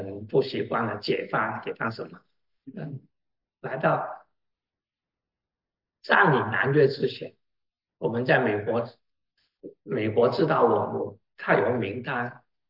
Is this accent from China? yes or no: no; Vietnam; 我在越南长大